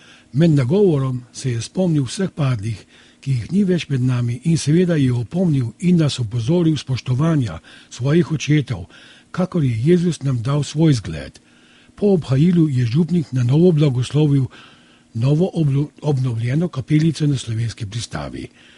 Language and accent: Slovenian; Predoslje, Upper Carniola, Slovenia; born there; Pred koncem pa še čestitke moji rojstni vasi Predoslje pri Kranju.